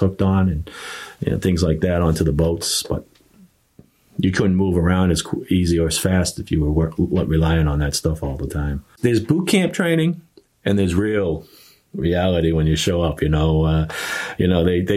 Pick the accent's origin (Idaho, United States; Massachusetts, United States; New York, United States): Massachusetts, United States; It was kind of a natural choice for me to go into the Coast Guard, because I grew up on Cape Cod, and I was on the water all the time.